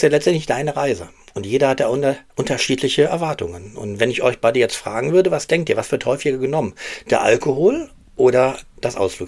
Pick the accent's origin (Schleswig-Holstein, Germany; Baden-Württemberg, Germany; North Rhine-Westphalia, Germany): North Rhine-Westphalia, Germany; Düsseldorf; Ich komme aus Düsseldorf, da kenne ich Schafe nur vom Rheinufer